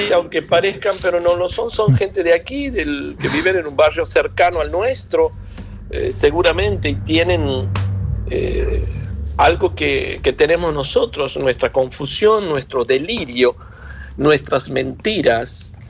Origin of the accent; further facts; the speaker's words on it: Canada; Yo soy canadiense también.